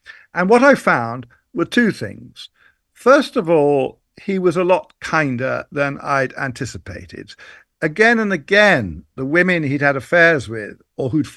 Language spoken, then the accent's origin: English; England, United Kingdom; I felt as an English person who'd grown up in some of the same situations as Fleming